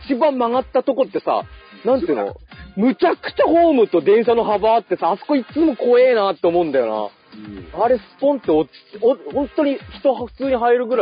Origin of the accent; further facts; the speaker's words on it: Koriyama, Fukushima, Japan; 自分が生まれ育った福島の郡山の田舎町をちょっと見てみたの。